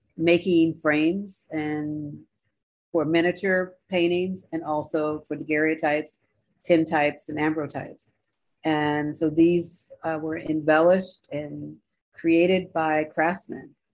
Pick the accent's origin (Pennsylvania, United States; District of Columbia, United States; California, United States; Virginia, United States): Pennsylvania, United States; Philadelphia; I'm from Philadelphia and to see the activism of the abolitionists movement in Philadelphia was crucial to my research.